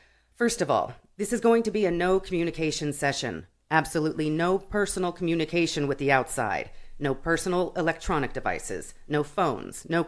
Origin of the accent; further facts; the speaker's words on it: Minnesota, United States; I said Minnesota. I'm from Minnesota.